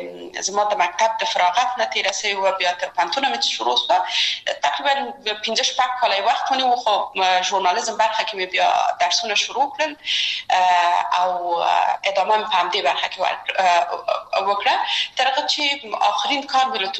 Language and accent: Pashto; Kabul, Afghanistan; زه اصلا د میدان وردګو ولایت یم او په کابل کې بیا زیږیدلی یم په کابل کې زیږیدلی یم په کابل کې لوی اسوم په کابل کې می درسونه وویل او ټول کارونه فعالیتونه می په کابل کې و